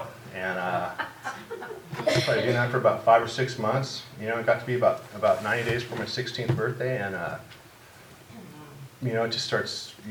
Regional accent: Costa Mesa, California, United States; And I grew up in Costa Mesa. Got loaded and drunk in Costa Mesa, sold dope in Costa Mesa, and I got sober in Costa Mesa.

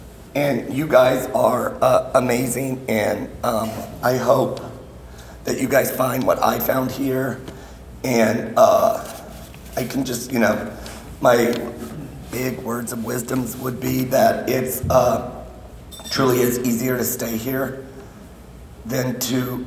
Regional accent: Van Nuys, California, United States; You know, I was a minority in Van Nuys. And anyway, so I'm from Van Nuys, and you know, I grew up in that family

